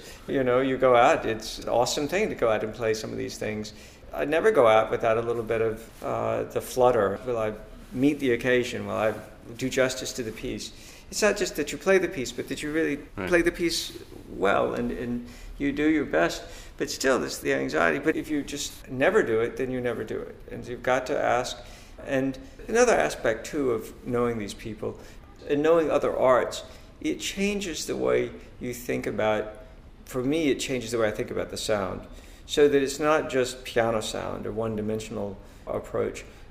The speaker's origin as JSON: {"language": "English", "region": "Mississippi", "country": "United States", "accent": "southern", "said": "With my southern accent, yes."}